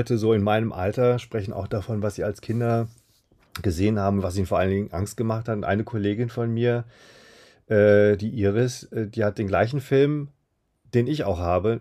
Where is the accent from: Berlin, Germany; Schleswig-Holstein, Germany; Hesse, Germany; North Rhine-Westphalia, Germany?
North Rhine-Westphalia, Germany; Siegen; da habe ich bei der Zeitung in Siegen, wo ich herkomme, tatsächlich auch angefangen, Filmkritiken zu schreiben.